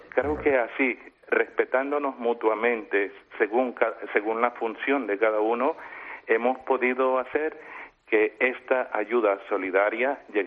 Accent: Nicaragua; Yo soy nicaragüense.

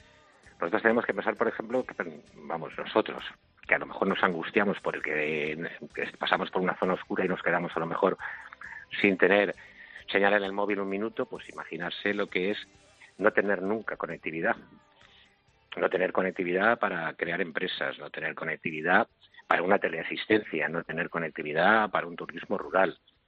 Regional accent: Spain; somos los españoles, somos los que más vivimos después de los japoneses del mundo.

